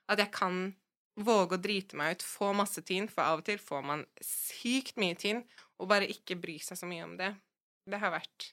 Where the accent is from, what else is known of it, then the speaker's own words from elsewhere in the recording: Oslo, Norway; når jeg har vokst opp på Østkanten, fordi der har det vært veldig flerkulturelt.